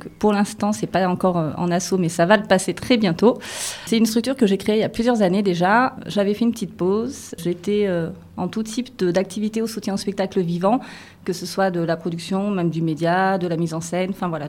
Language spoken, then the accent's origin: French; Digne, Provence-Alpes-Côte d'Azur, France; Ça me tient à cœur d'en parler dans ma région natale, dans ma ville natale, du coup, qui est Digne.